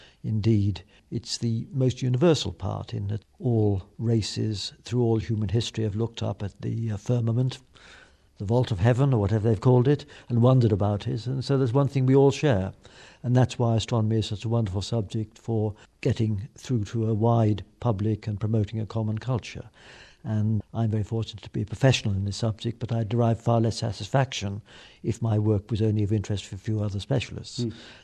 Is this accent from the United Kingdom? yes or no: yes; Shrewsbury, West Midlands, United Kingdom; Well, I come from Shrewsbury